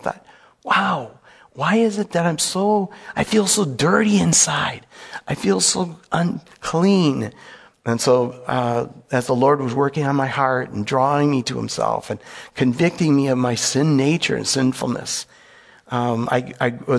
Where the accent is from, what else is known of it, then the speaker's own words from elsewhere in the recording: Minnesota, United States; I grew up in the Twin City metro area, a very modest family.